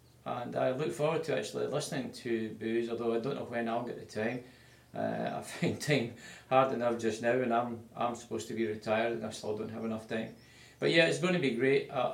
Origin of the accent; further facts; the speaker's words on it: Bathgate, Scotland, United Kingdom; I was born and raised in Bathgate. When I got married, I moved a few miles away to another town, and we stayed there, raised four kids, and then came back to Bathgate about 21 years ago.